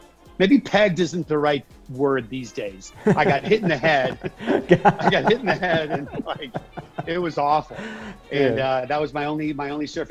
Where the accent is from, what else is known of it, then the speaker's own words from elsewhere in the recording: California, United States; I started sponging when I was like probably 12, you know, in Santa Cruz. I grew up in the Bay Area.